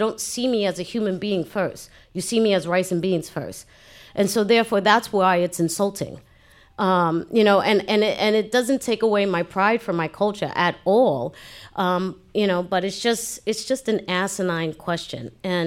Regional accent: Brooklyn, New York, United States; Yes, I would, because I'm from Brooklyn.

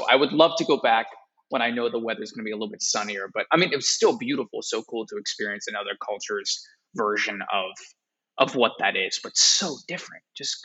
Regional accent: Pennsylvania, United States; And I had the great fortune of going to Disney World because I'm from Pennsylvania. So that was just closer.

